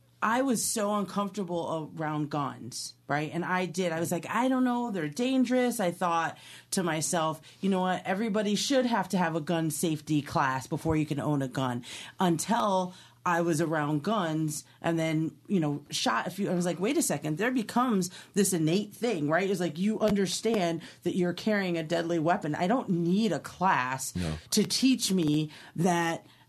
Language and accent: English; Key West, Florida, United States; So I grew up in a basically a hippie commune. I grew up in Key West, and nonviolent, all of that stuff.